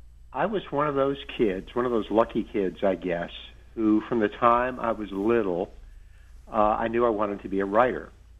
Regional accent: Miami, Florida, United States; And then when I was a boy growing up in Miami, the Miami News had this fantastic columnist

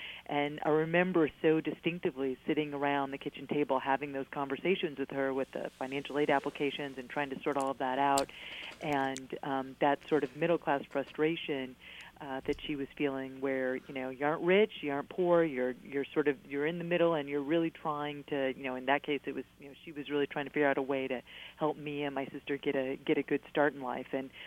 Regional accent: Washington, United States; You know, I grew up out in Washington State. My dad worked at the Boeing plant in Everett out there

